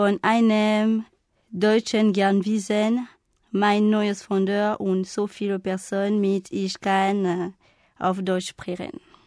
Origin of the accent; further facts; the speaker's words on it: Libreville, Estuaire, Gabon; German is a second language; Ich komme aus Libreville, Gabun. Ich bin in 1997 geboren. Ich lerne Deutsch